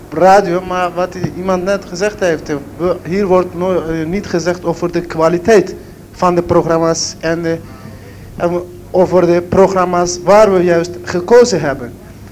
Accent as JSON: {"language": "Dutch", "country": "Turkey", "second_language": "Dutch", "lives_now": "Netherlands", "said": "Zoals bijvoorbeeld waar ik vandaan kwam in Turkije"}